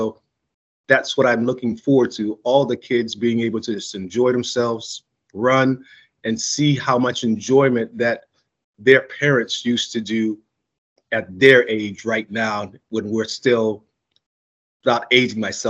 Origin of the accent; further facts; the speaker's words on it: Georgetown, South Carolina, United States; for my hometown of Georgetown, because my older friends, they always say I placed Georgetown on the map